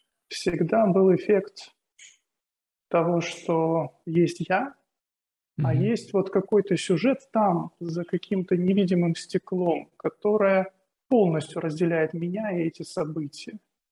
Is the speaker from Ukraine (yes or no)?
yes; Kyiv, Ukraine; also born or lived in Donetsk; Я сам из Киева. Родился в Киеве, вырос в Киеве. Практически всю свою жизнь я прожил в Киеве, за исключением там, полутора лет, которые я прожил в Донецке.